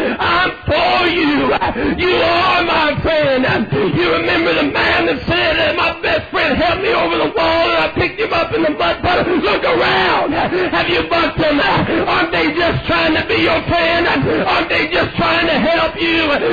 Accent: Idaho, United States; Now, wait a minute. I'm an evangelist. Now, wait a minute, I'm from Idaho.

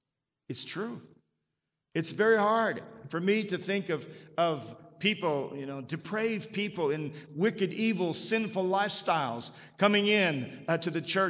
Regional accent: Oklahoma, United States; And remember, I was from Oklahoma, pretty much flat country.

